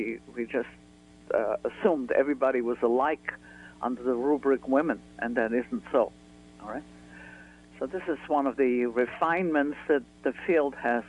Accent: Vienna, Austria; born or raised there

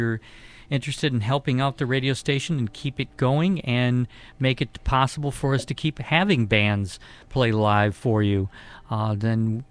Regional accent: Detroit, Michigan, United States; anytime I told them I was from Detroit, I always got respect.

